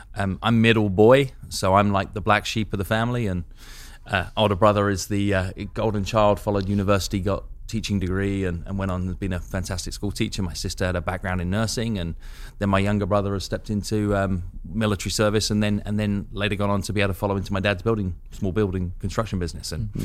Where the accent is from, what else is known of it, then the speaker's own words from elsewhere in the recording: London, United Kingdom; now in New York City, United States; I'm not from New York City. No, I grew up on the outskirts of London.